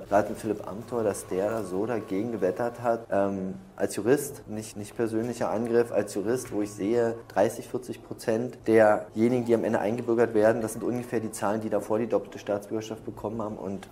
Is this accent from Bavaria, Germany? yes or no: no; Cottbus, Brandenburg, Germany; Wir kommen aus Cottbus, das ist eine sehr, sehr schöne Stadt, aber da gibt es das ein oder andere Problem.